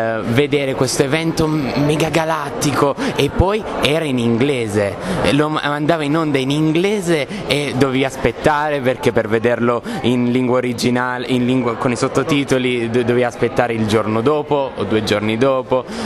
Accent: Abruzzo, Italy; Io da ragazzino, anche perché io sono abruzzese

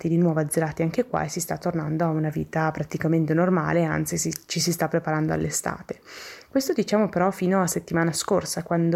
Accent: Milan, Lombardy, Italy; now in Melbourne, Australia; vengo da Milano ma mi trovo a Melbourne da marzo, da poco prima che iniziasse la pandemia.

